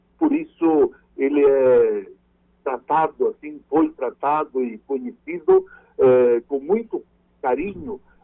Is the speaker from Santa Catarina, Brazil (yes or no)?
yes; Chapecó, Santa Catarina, Brazil; also born or lived in São Paulo; eu vivia na época em São Paulo. Eu sou natural aqui da região de Chapecó, no oeste do estado. Mas eu estudei em São Paulo, a minha formação ela é religiosa e, portanto, eu frequentava o Seminário dos Salvatorianos em São Paulo.